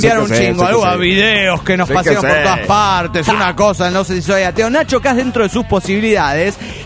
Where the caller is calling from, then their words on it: Ferrara, Emilia-Romagna, Italy; Spanish is a second language; de Ferrara, Italia.